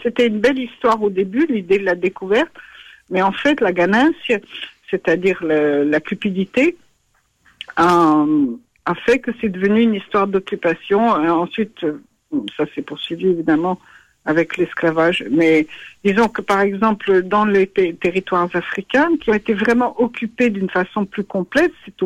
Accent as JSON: {"language": "French", "country": "France", "said": "puisque je suis française"}